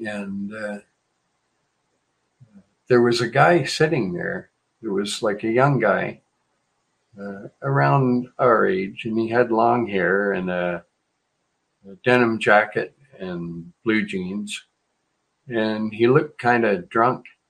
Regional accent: Canada; I thought it was a little unfair because I'm a Canadian

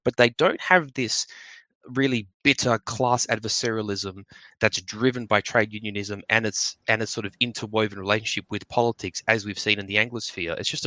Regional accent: Australia; a lot of this audience is obviously from the UK and I'm from Australia

